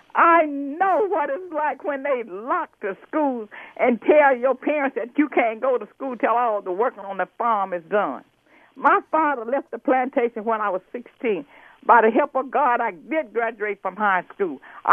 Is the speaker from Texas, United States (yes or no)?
no; Mississippi, United States; When I was growing up in Mississippi, I know what it's like to crawl on my knees all day long and pick 100 pounds of cotton and get 50 cents.